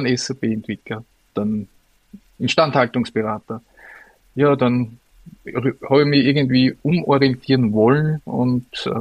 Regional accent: Vienna, Austria; ich komme aus Österreich, aus Wien.

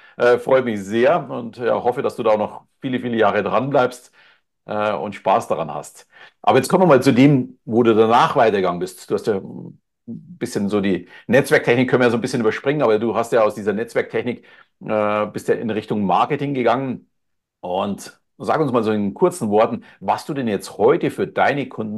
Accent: Bavaria, Germany; Ich bin zwar katholisch als Bayer natürlich erzogen worden, also jetzt nicht so als Riesenkirchgänger, aber ich war sogar mal kurzzeitig Ministrant.

